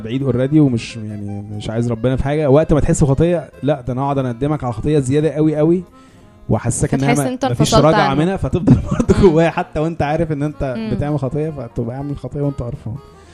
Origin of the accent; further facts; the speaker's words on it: Egypt; يعني احنا كمعرفش كبشر ولا كمصريين ولا كايه